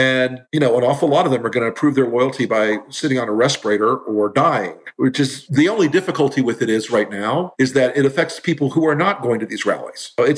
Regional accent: Florida, United States; Having observed that in Florida, and maybe it's just because it's Florida, my home state.

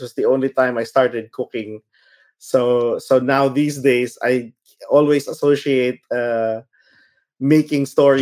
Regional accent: Manila, Metro Manila, Philippines; growing up in Manila specifically, we were scared of driving down Balete Drive because of the White Lady

